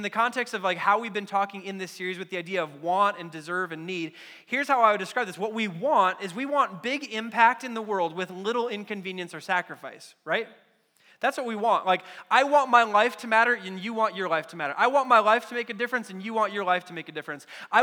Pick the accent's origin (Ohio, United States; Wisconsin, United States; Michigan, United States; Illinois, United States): Wisconsin, United States; when I was growing up in Wisconsin, and I got, you know, cheering on the Packers, and then I got called to New Mexico